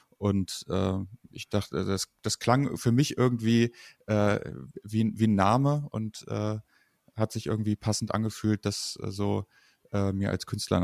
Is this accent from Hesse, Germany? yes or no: yes; Kassel, Hesse, Germany; ich komme aus Kassel und bin auch ganz froh, dass ich hierher komme. Also ich wohne gerne hier.